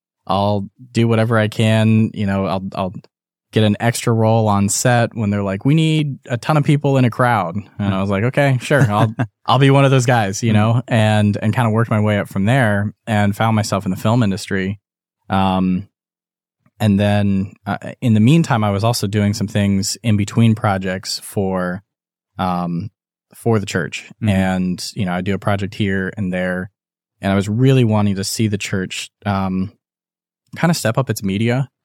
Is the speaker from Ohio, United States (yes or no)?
yes; Dayton, Ohio, United States; I was born and raised in Dayton, Ohio. Okay. So if anyone knows the Kettering area where there's Kettering Health, yeah, and all of its hospitals. Mm-hmm. And so that was where I grew up.